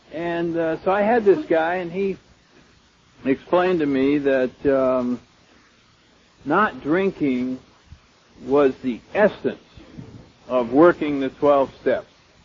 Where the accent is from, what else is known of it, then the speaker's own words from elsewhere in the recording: New England, United States; I come from New England originally